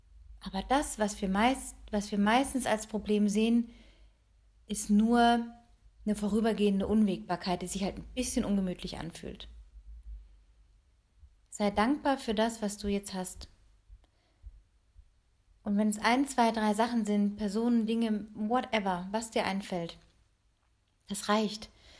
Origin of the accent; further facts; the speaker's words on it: North Rhine-Westphalia, Germany; Ich bin ja im Flachen in Westfalen aufgewachsen, hatte Großeltern in Baden-Baden, hatte noch einen anderen Großvater auf der Schwäbischen Alb.